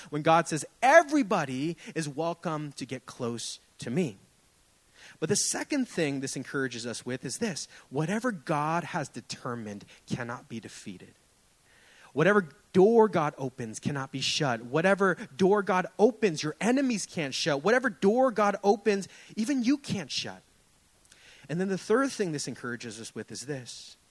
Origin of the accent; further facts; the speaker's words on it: San Francisco, California, United States; We grew up right here in Japantown.